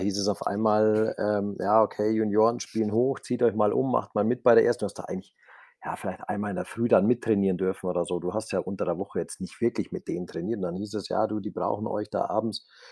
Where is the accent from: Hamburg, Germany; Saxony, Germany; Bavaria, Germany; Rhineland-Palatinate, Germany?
Bavaria, Germany; Buchloe; bei uns in Buchloe gab es halt Fußball und Eishockey. Und als Kind hast du halt beides gespielt.